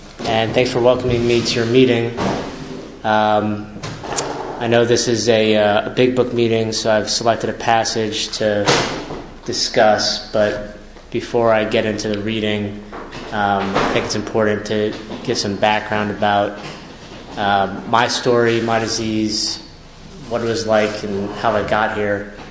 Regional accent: New York, United States; I grew up in Long Island, I sort of had a normal upbringing

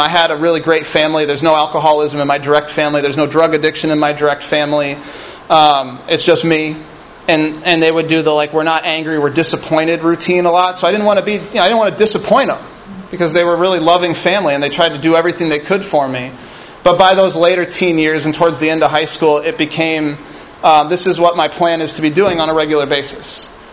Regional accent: Midwest, United States; I was from the Midwest in Indianapolis, outside of Chicago is where I grew up.

